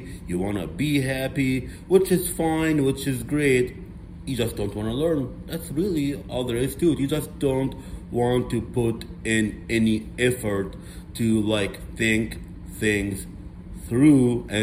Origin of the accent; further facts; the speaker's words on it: Egypt; I was born in Africa. My DNA is 15% black. Myron Gaines, who I personally met, me and him, we're pretty much from the same country. I'm from Egypt.